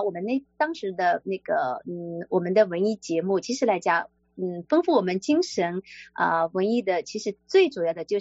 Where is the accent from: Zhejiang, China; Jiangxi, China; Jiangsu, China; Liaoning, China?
Zhejiang, China; Daishan; born there; 因为我自己是出生在一个海岛，就是舟山群岛，有一个岱山岛，那是一个海岛。